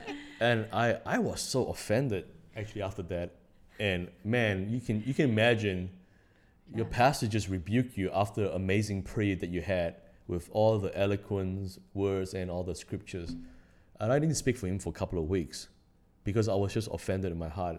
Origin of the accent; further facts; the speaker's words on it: North Shore, Auckland, New Zealand; So I live like 25 minutes or 30 minutes away from the campus in North Shore, where I grew up in Auckland.